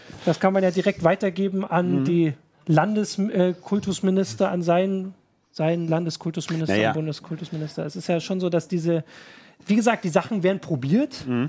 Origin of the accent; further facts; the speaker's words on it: Thuringia, Germany; Ich als Thüringer, der nun immer nur 12 Jahre zur Schule gegangen ist, habe das nie so ganz verstanden.